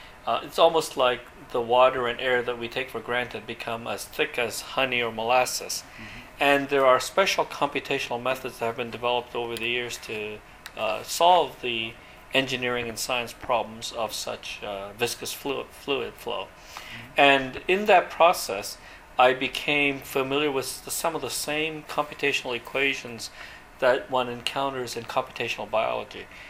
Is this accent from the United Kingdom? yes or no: no; Montreal, Quebec, Canada; my parents are both academics and had many friends from academia. And so in my childhood, growing up in Montreal, Canada